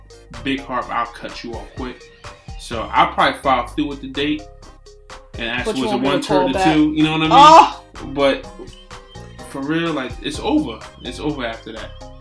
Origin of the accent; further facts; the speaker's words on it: New Jersey, United States; We're from Jersey.